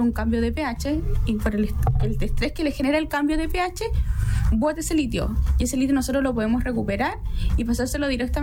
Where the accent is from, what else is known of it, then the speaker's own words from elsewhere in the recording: Antofagasta, Chile; Nací y crecí en Antofagasta. Fui a estudiar a Santiago por un desafío personal